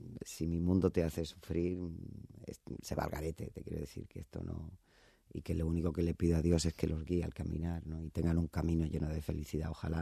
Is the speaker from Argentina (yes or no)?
no; Marbella, Andalusia, Spain; me lo han dado mi tierra, Marbella, porque yo, Marbella es mi casa.